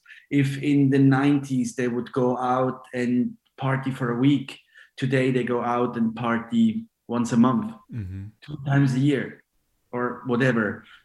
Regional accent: Switzerland; I'm born and raised in Switzerland, but, you know, I'm Italian, but born and raised in Switzerland.

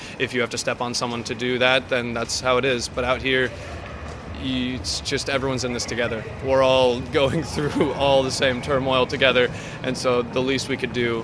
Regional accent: Los Angeles, California, United States; And I'm like, I'm from Los Angeles.

